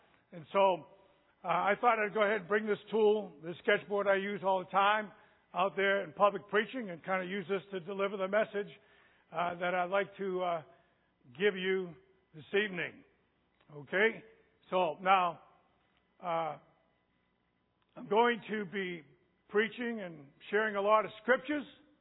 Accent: Boston, Massachusetts, United States; also born or lived in St. Louis / Pittsburgh; I am from Boston, and I wouldn't say I'm a Brady fan, because I learned to always identify wherever I am.

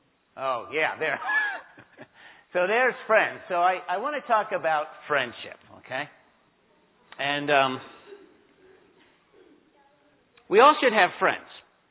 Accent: New York City, New York, United States; by the way, I grew up in New York City. I was on top of the World Trade Center many times.

